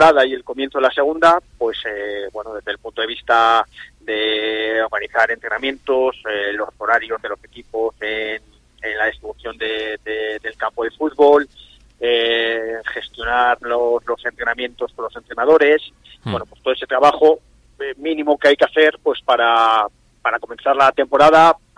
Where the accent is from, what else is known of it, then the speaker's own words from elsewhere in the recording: Ramales de la Victoria, Cantabria, Spain; Soy de Ramales y vivo en Ramales, sí.